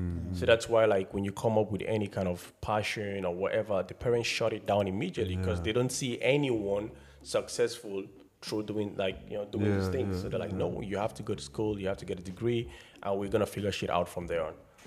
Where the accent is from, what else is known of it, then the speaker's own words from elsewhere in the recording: Yaoundé, Centre, Cameroon; So I grew up in Yaoundé, but as an English speaking person, so I grew up learning English and French simultaneously.